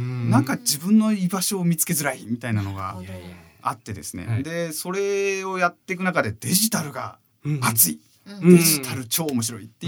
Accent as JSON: {"language": "Japanese", "region": "Kansai", "country": "Japan", "said": "で自分が関西出身で"}